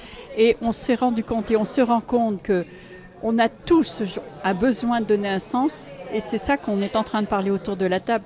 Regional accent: France; now in Belgium; chez nous, en France

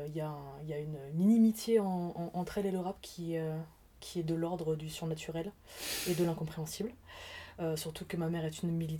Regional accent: Champigny-sur-Marne, Île-de-France, France; j'ai 33 ans et je viens de Champigny-sur-Marne dans le 94 en France.

